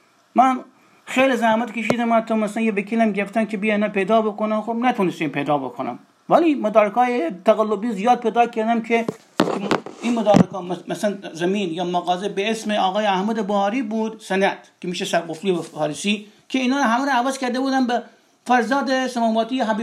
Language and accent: Persian; Iran; الان من میتونم بگم آقا من ایرانیم، پرژنم، پارسم